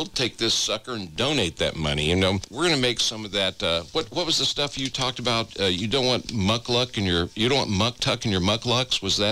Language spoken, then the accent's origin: English; Alaska, United States; we who grew up here knew all the horror stories of don't go out in the flats